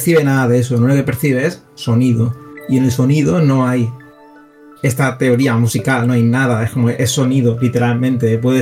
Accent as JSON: {"language": "Spanish", "town": "Seville", "region": "Andalusia", "country": "Spain", "said": "aparte soy de Sevilla, así"}